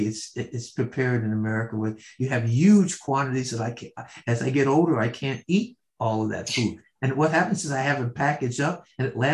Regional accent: New York, United States; when growing up in New York there, you know, you could only kick the can on the street.

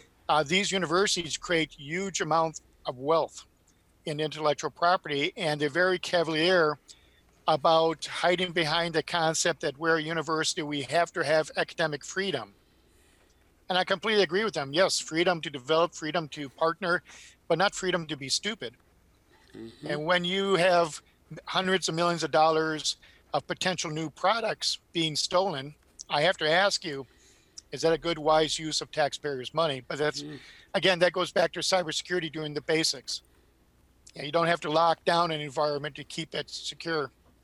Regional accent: Michigan, United States; So even though I was born and bred in Michigan, I kind of come from Missouri, the show me state.

